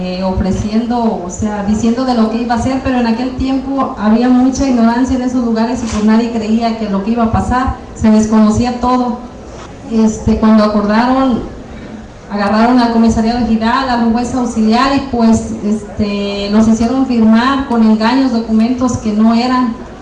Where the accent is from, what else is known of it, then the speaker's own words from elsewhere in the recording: Nayarit, Mexico; vengo de Nayarit, afectados de la presa hidroeléctrica El Cajón.